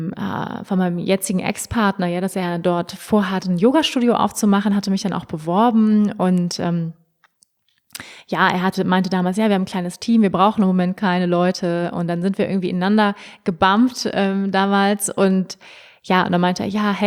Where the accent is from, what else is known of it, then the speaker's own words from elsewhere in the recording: Hamburg, Germany; weil meine Eltern leben in Hamburg, ich komme aus Hamburg ursprünglich